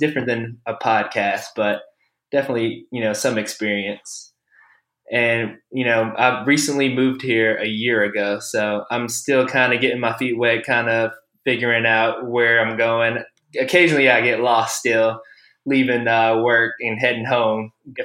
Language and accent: English; Brooklyn, New York, United States; now in Spartanburg, United States; Originally, before I moved to Spartanburg, I was from Brooklyn, New York. So it's definitely a long drive down here.